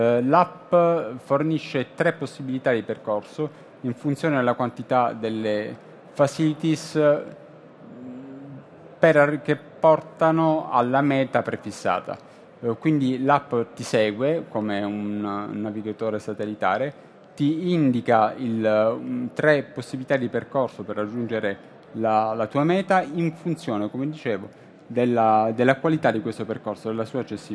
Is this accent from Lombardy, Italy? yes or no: no; Bari, Apulia, Italy; io sono di Bari